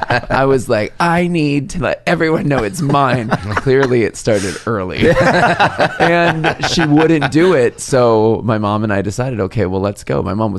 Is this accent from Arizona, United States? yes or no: yes; Arizona, United States; This was in Arizona. This is my hometown. I tried to hone my craft before I said I am a choreographer, I am a teacher. I wanted to do it within my own hometown studio.